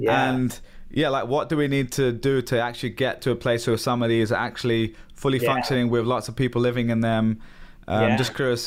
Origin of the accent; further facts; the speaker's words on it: England, United Kingdom; I'm English, so this is something I have to think about.